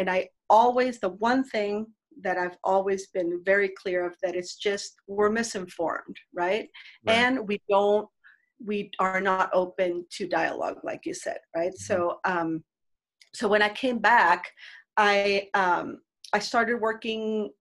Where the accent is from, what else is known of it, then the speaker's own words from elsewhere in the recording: Mexico; English is a second language; moved away as an adult; now in San Francisco, United States; One of my first jobs when I came from Mexico was I used to manage the day labor program.